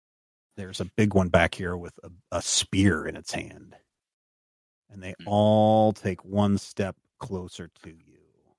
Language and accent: English; Kentucky, United States; Oh, come on. I'm from Kentucky. Who from Kentucky doesn't know how to shoot no gun?